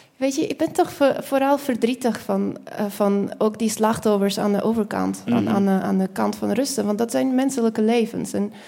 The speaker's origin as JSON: {"language": "Dutch", "region": "Lviv Oblast", "country": "Ukraine", "also_born_or_lived": "Kyiv", "second_language": "Dutch", "said": "Ik kom uit West-Oekraïne, een kleine staat in de buurt van Lviv. 6 jaar gewoond in Kiev voor mijn studie."}